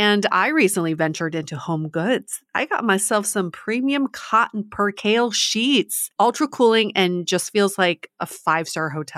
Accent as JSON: {"language": "English", "region": "Beijing", "country": "China", "said": "I'm from Beijing. We're known as the loud mouth, straight talking, direct people."}